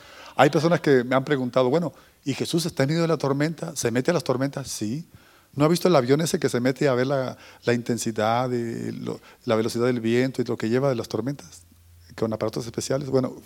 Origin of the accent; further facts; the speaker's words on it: Mexico; cuando estaba yo allá en México, en mi país